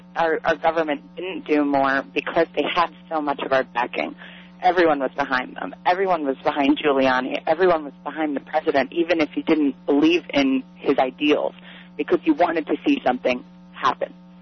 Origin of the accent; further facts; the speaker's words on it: East Coast, United States; And I grew up on the East Coast.